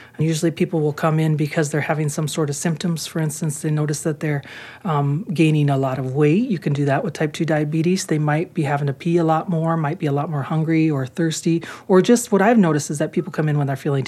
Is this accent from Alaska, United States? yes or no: yes; Alaska, United States; I'm from the Tlingit Nation of Southeast Alaska.